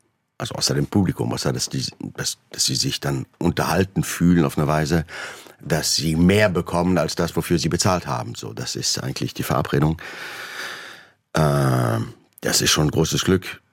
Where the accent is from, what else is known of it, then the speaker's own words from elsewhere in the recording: Germany; Also, wenn man mich jetzt fragt, was bin ich, würde ich sagen, ich bin Deutscher, obwohl ich einen französischen Pass habe. Das ist die Sprache, in der ich denke, fühle.